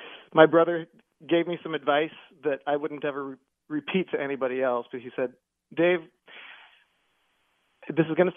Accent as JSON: {"language": "English", "region": "Montana", "country": "United States", "tie": "born or raised there", "said": "So I grew up in Montana, and that's where we draw the name of the band from"}